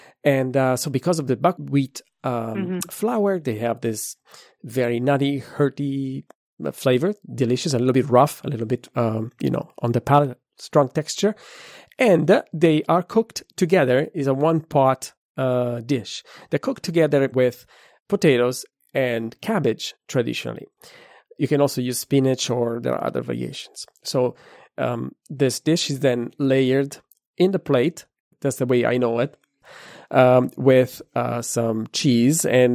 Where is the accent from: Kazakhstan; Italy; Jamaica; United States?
Italy; Lombardy; English is a second language; I grew up in Lombardy